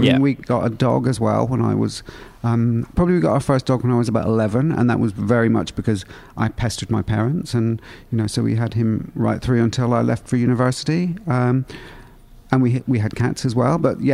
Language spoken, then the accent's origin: English; Derry, Northern Ireland, United Kingdom; I grew up in Northern Ireland, in Derry, and it's a fairly small city. And Northern Ireland back then was a really quite closed, quite religious community generally.